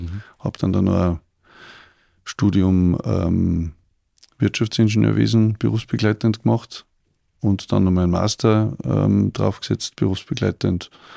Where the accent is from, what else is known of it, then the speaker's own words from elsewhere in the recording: Salzburg, Austria; Ich bin 1975 in Salzburg geboren. Und ja, war da ganz normal auf Gymnasium in Salzburg.